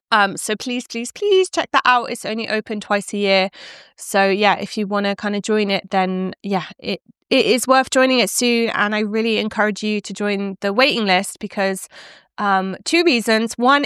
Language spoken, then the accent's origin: English; England, United Kingdom; I'm from England. My family are also Welsh and I've got Irish lineages as well. I've been a DIY herbalist since I was 21 and I'm 37 now.